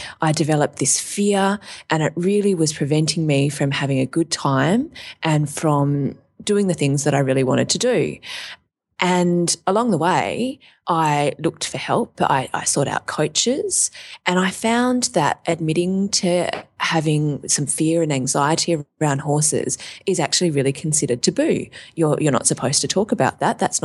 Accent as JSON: {"language": "English", "country": "Australia", "said": "So just looking at visitors to the website, even though I'm Australian and the website is a .com.au web address, 40% of the people coming are from Australia."}